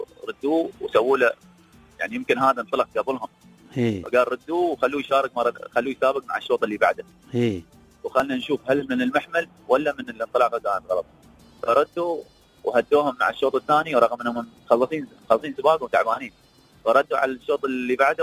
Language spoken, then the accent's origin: Arabic; United Arab Emirates; نحن شباب من أبوظبي ومن عجمان